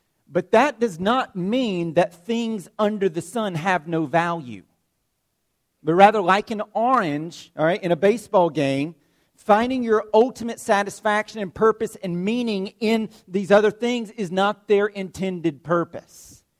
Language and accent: English; Georgia, United States; When I was a kid growing up in Bartow County, we had one recreational league for the county.